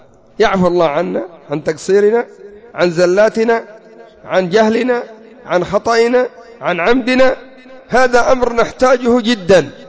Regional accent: Yemen; ولا الصيدليات عندنا في اليمن العلاجات فاسدة في أغلبها بسبب الحرارة

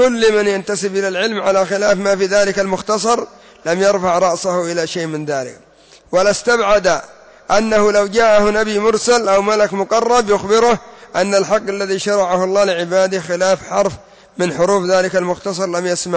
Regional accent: Yemen; لكن سبحان الله أتوا عليهم بالذات هؤلاء الأئمة عندنا في اليمن

